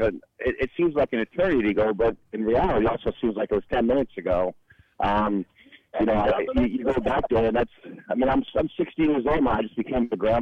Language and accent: English; New Jersey, United States; with a bunch of high school buddies and guys that I grew up with in New Jersey and in my area.